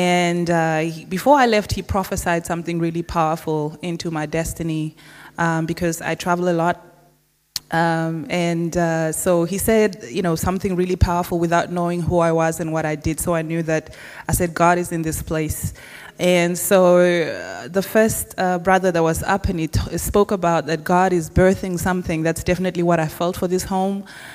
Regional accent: Namibia; I'm from Namibia.

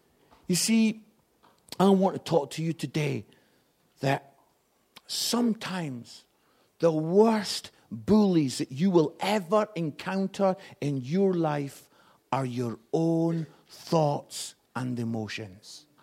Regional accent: Scotland, United Kingdom; And I was a young evangelist, I'm Scottish, and I got the chance to preach in Grimsby.

